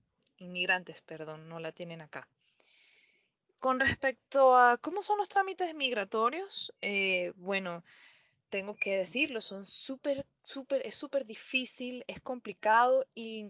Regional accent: Venezuela; now in Costa Rica; como venezolana siento que tenemos aceptación dentro de esta cultura.

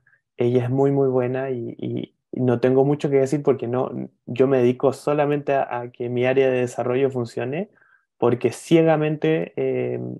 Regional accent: Chile; Y como soy chileno, también sabía cómo conversar y cómo hablar

